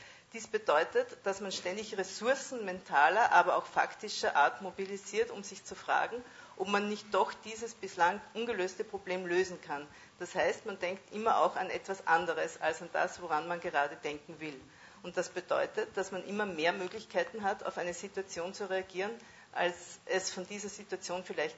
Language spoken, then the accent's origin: German; Mödling, Lower Austria, Austria; Nein, aber in Mödling, wo ich herkomme